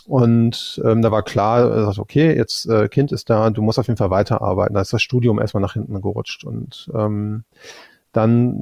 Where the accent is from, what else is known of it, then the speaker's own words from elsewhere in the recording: Iserlohn, North Rhine-Westphalia, Germany; also born or lived in Dortmund; Ich komme aus Iserlohn, aus dem Sauerland. Das sind so 50 Kilometer von hier entfernt. Wohne da auch immer noch oder wieder. Wir haben zwischendurch mal in Dortmund gewohnt.